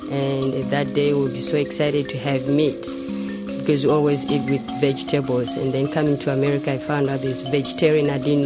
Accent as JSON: {"language": "English", "country": "Zimbabwe", "lives_now": "Auckland, New Zealand", "said": "I'm from Zimbabwe, and I live in Auckland."}